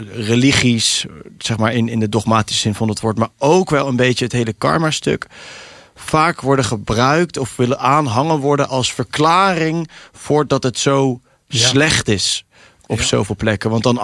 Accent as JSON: {"language": "Dutch", "country": "South Africa", "tie": "born or raised there", "lives_now": "Netherlands", "said": "ik kom net terug uit Zuid-Afrika eigenlijk. En ik ben daar opgegroeid, dus ik ben daar vaker."}